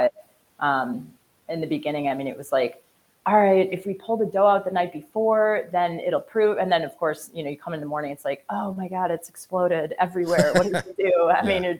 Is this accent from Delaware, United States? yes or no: no; Chicago, Illinois, United States; I'm from Chicago originally, and you know, you just get this big city feel with like a small town vibe.